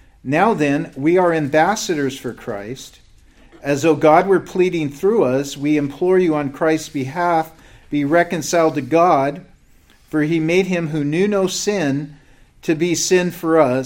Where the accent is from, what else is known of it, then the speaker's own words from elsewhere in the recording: Everett, Washington, United States; there was in my hometown of Everett, Washington, it started to be this an Iraq war thing.